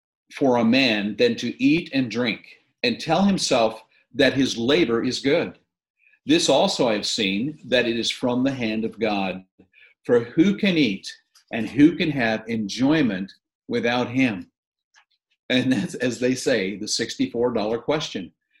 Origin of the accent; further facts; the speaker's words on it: Manitoba, Canada; When I grew up in Manitoba, every year, hunting was the big thing.